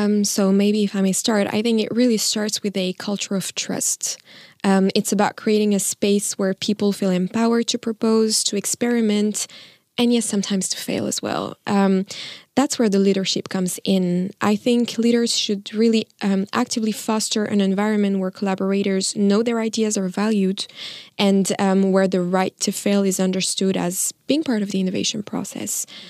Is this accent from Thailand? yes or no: no; Grand Est, France; English is a second language; I grew up in France, just a short drive from Luxembourg